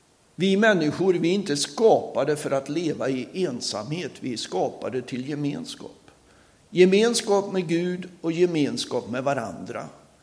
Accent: Sweden; Men mina föräldrar var bara i Indien en period. Jag var 8 månader när jag kom till Sverige. Jag har aldrig varit tillbaka. Sen har jag vuxit upp som pastorsbarn. Har levt med församling hela livet. Olika församlingar, men med församling hela livet.

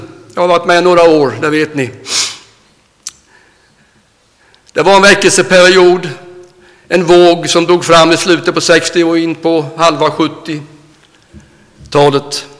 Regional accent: Nässjö, Jönköping County, Sweden; hemma i Nässjö där jag bodde, mina föräldrar bodde ju där

